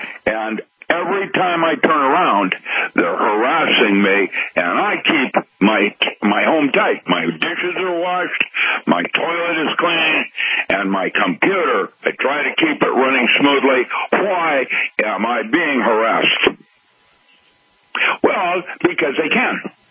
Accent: Seattle, Washington, United States; I grew up in Seattle. I used to hunt rabbits where Microsoft currently inhabits their buildings.

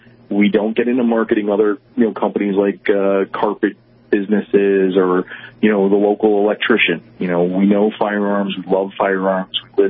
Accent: New York, United States; I grew up in New York, and shooting was just not a part of my life.

